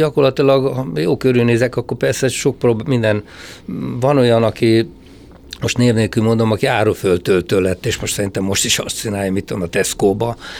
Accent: Hungary; born or raised there

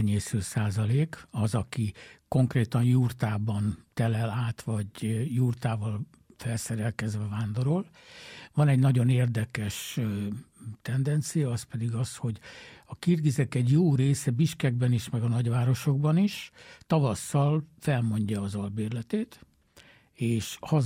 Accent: Hungary; magyarok vagyunk

